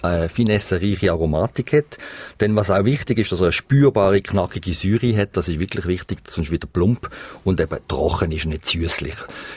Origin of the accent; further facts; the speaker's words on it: Eastern Switzerland, Switzerland; was es auch gibt in vielen Gegenden bei uns in der Ostschweiz